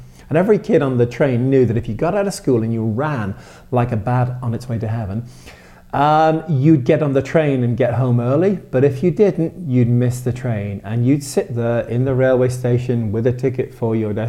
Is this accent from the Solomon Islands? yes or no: no; Widnes, North West England, United Kingdom; also born or lived in Liverpool; So I grew up in, I was born in Liverpool, and I grew up in the county of Cheshire in the UK. Actually grew up in a little town called Widnes.